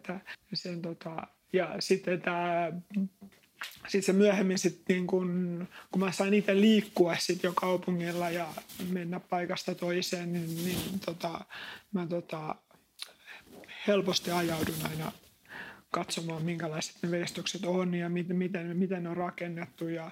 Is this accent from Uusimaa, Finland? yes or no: yes; Hyvinkää, Uusimaa, Finland; paljolti niin kuin Hyvinkäällä, missä mä oon kotoisin